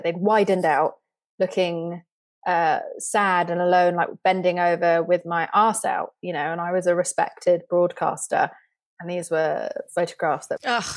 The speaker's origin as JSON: {"language": "English", "region": "England", "country": "United Kingdom", "said": "But I'm English. I have a resting sad face."}